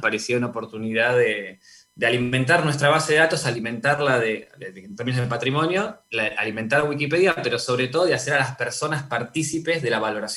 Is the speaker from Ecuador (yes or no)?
no; Argentina; nosotros hemos entrado como sociedad argentina en general tarde a los procesos más intelectuales sobre la valoración del patrimonio